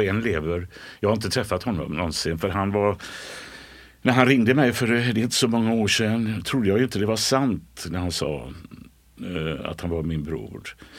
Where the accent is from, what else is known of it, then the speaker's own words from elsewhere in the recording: Gothenburg, Västra Götaland County, Sweden; Ja, jag är uppvuxen i Göteborg. Slätta damm de första 5-6 åren, och sen flyttade vi till Biskopsgården.